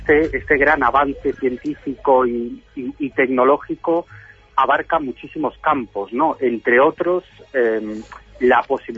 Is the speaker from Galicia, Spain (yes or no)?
yes; Galicia, Spain; la próxima semana estaré por mi tierra, por Galicia